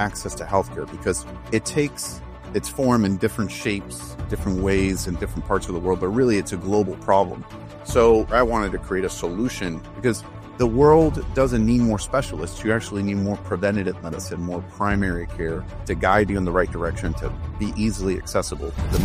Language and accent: English; Mexico City, Mexico; English is a second language; now in United States; I'm from Mexico City originally. I'm a dual citizen. I'm also American, proud American. But I studied medicine in Mexico